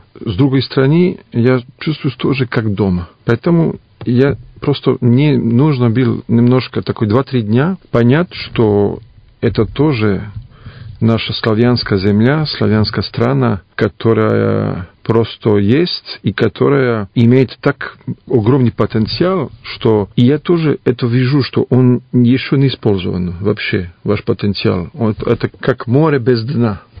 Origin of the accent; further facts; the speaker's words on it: Paris, Île-de-France, France; Russian is a second language; moved away as an adult; now in Serbia; Знаете, я родился в Париже, я там жил больше 32 лет. Потом приехал в Сербию во время бомбардировки